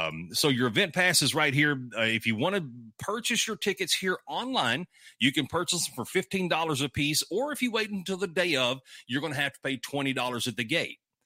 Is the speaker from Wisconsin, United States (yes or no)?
no; Mount Pleasant, Texas, United States; I'm from Northeast Texas. I'm from Mount Pleasant, Texas, where the last show we did